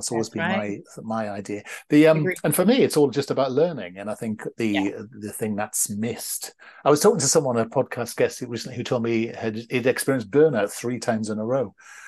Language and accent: English; England, United Kingdom; because being English, obviously I put any French word in, butcher it in the English language